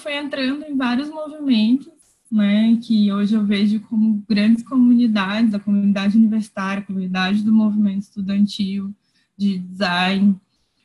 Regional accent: São Luís, Maranhão, Brazil; eu sou de São Luís e eu sou designer também

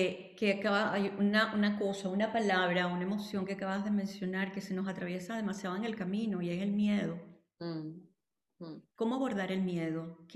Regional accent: Venezuela; yo como venezolana, es un país donde la belleza física es un ícono mundial.

